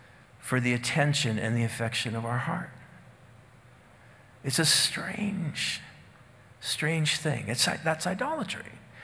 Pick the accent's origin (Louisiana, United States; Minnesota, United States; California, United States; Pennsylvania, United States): Minnesota, United States; I mean, I'm originally from Minnesota, and this is crazy cold.